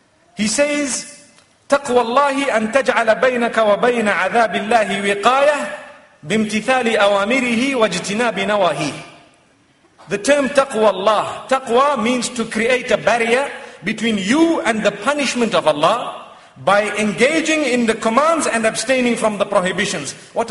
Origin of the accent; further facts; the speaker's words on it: Zimbabwe; I come from Zimbabwe, mashallah.